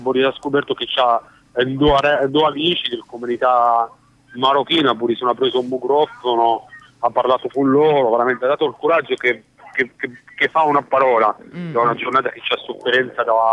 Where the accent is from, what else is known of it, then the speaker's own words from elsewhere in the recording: Egypt; Sì, io comunque sono egiziano